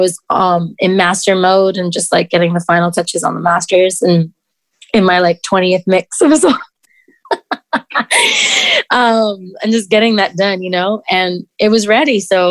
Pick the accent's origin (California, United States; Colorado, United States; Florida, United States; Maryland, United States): Florida, United States; Miami; born or raised there